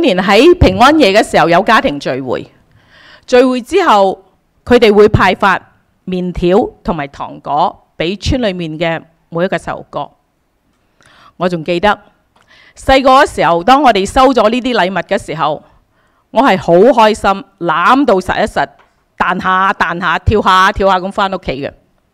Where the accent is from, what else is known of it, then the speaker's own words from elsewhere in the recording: New Territories, Hong Kong; 我是在香港长大的，我在香港新界长大，住在农村。